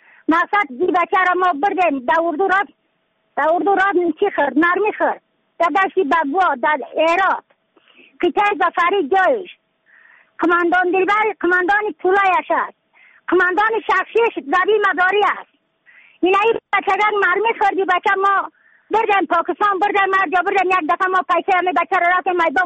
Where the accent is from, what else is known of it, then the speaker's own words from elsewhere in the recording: Badakhshan, Afghanistan; از بدخشان هستم، مرکز بدخشان، ولسوالی اقل پایان، قیره وینگ